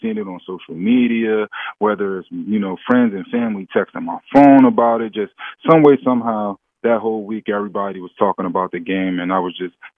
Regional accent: Philadelphia, Pennsylvania, United States; You know, the chance to play for my hometown team, it means everything.

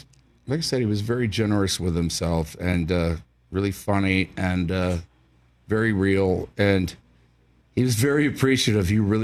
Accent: Houston, Texas, United States; My brother was in it, and I drove his car up to Montana, and I was fresh from Houston. Still had turnip leaves on my shoulders

